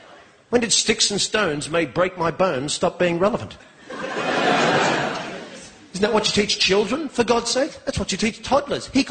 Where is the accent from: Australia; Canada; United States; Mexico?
Australia; now in England, United Kingdom; I'm from Australia, actually, although I have an English father, Australian mother.